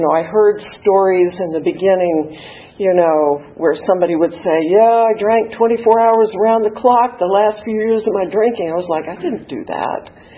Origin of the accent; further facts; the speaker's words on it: Virginia, United States; born there; I was born in 1953. That makes me 66, so you don't have to do the math. I was born in Virginia. My father was a farmer.